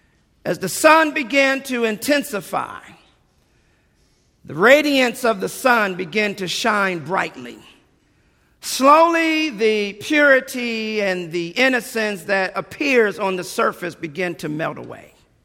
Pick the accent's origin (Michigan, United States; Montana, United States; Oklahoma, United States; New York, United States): Michigan, United States; I remember growing up in Michigan, waking up, looking out of my window.